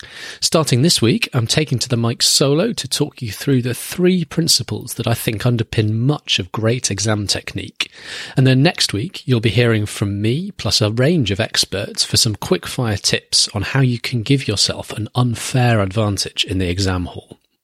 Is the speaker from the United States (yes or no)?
no; United Kingdom; my home country, Great Britain